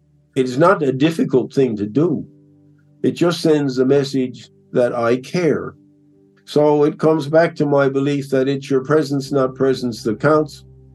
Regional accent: Newfoundland and Labrador, Canada; Well, I grew up here in Newfoundland, an island

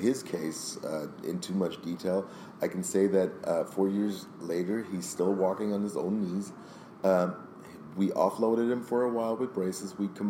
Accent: Berlin, Germany; I'm from Berlin, Germany. Mm-hmm. That's where I'm located. I'm in the dead center of the inner city.

